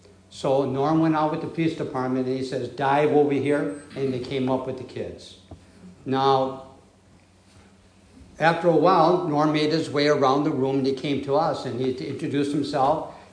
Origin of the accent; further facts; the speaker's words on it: Racine, Wisconsin, United States; I was raised in Racine, Wisconsin, and I was brought up as an Episcopalian.